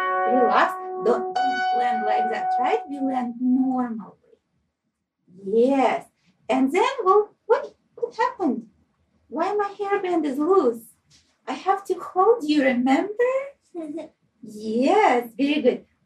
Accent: Ukraine; English is a second language; I was born and received my training in Ukraine.

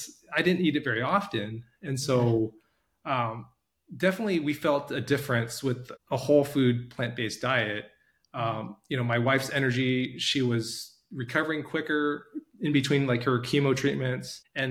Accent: Missouri, United States; I grew up on kimchi breakfast, lunch, and dinner. I'll bring it to school sometimes. And growing up in Missouri, I got made fun of.

